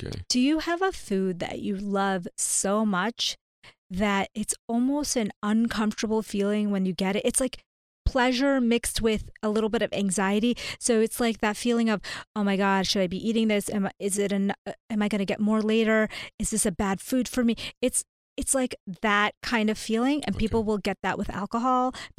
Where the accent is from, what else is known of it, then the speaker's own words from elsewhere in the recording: India; now in United States; So, long story short, I am an Indian, South Asian immigrant to the U.S.